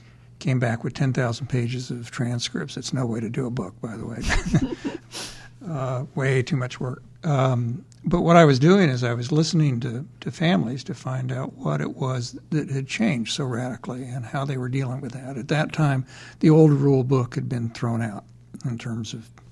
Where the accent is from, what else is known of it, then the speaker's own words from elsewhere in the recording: Kansas City, United States; Outside of Kansas City, in the suburban edge of Kansas City.